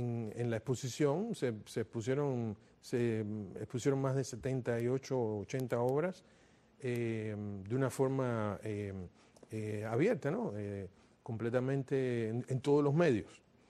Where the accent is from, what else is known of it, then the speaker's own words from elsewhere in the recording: Cuba; also born or lived in Paris, France; now in United States; yo, cuando salí de Cuba, me fui a Europa y viví durante más de una década en París.